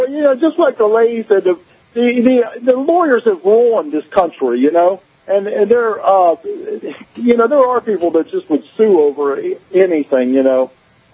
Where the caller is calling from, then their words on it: Coppell, Pennsylvania, United States; I'm calling from Coppell, Pennsylvania. It's about 35 miles above Pittsburgh, Pennsylvania, you know, western Pennsylvania.